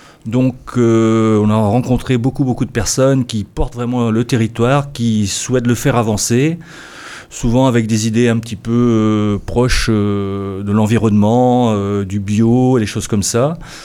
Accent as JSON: {"language": "French", "town": "Guingamp", "region": "Brittany", "country": "France", "tie": "born or raised there", "said": "parce que je suis né à Guingamp, j'ai quasiment toujours vécu dans ce coin."}